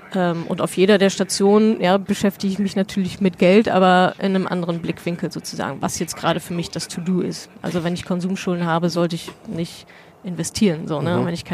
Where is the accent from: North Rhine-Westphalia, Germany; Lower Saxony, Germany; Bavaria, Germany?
North Rhine-Westphalia, Germany; mentalitätsmäßig ich bin schon viel Ruhrgebiet